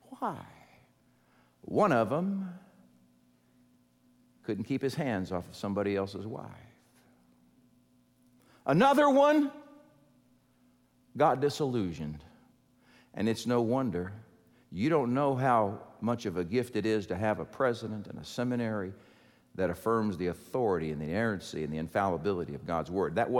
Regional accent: Texas, United States; Now, if you hang out with people from Georgia, and I'm from Texas, but you hang out from people with Georgia, you learn all kinds of things.

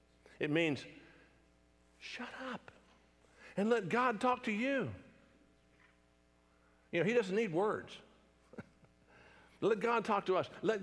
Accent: United States; And so as an American, I'm tempted to be depressed.

